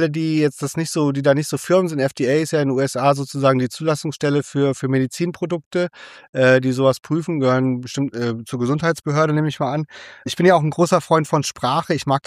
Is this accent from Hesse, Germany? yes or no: yes; Frankfurt, Hesse, Germany; aus Frankfurt, meiner Heimat